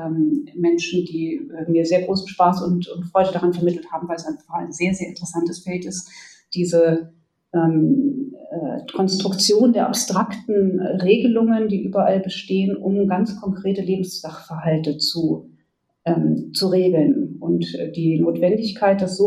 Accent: Germany; Und ich sagte also, ich komme aus Deutschland

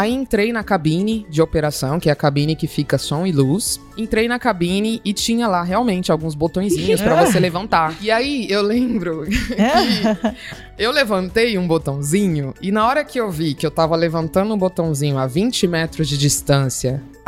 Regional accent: Cuiabá, Mato Grosso, Brazil; born or raised there; also born or lived in Rondônia

